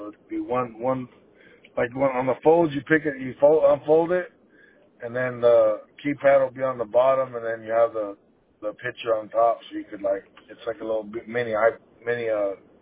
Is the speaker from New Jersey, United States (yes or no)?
no; Monterey, California, United States; now in Lemoore, United States; It's sorry out here. It sucks. I'm originally from Monterey.